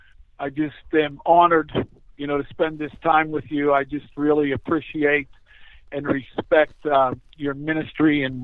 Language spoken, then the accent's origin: English; Pittsburgh, Pennsylvania, United States; I am the oldest of 8. We grew up in Pittsburgh, and Catholic. Our lives went to Our Lady of Loretto grade school in the Pittsburgh area, and then on to Seton LaSalle High School.